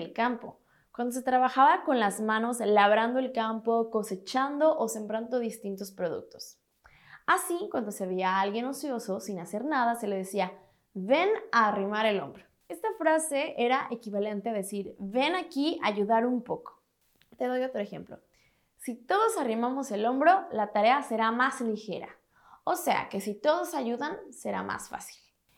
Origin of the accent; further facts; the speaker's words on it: Mexico; Una frase muy informal y coloquial utilizada principalmente en mi país, México, es hacer el paro.